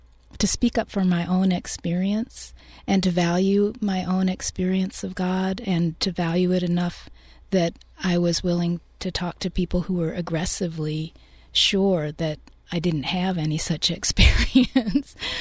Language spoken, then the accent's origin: English; Oklahoma, United States; Well, I know I grew up in Oklahoma, and so in that particular time when I was growing up